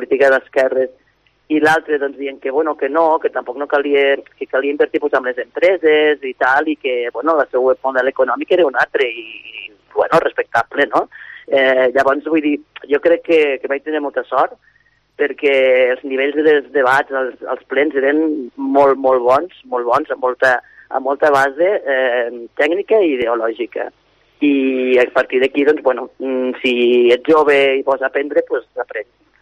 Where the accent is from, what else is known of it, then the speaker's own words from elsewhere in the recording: Lleida, Catalonia, Spain; born there; vaig néixer a Lleida.